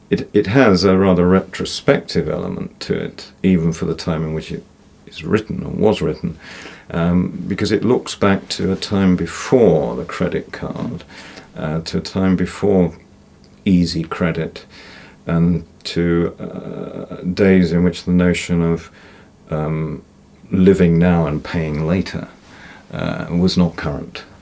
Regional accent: London, United Kingdom; I'm indisputably English, and I come from London. I was born in London, I've lived in London most of my life

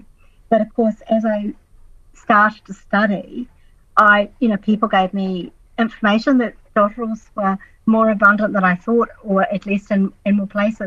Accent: New Zealand; part of being a Kiwi, we have a relationship with this extensive, beautiful coast.

